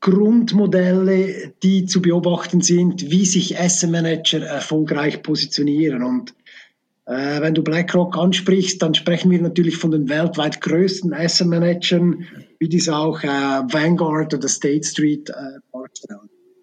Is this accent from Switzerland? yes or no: yes; Uri, Switzerland; ich komme aus dem Kanton Uri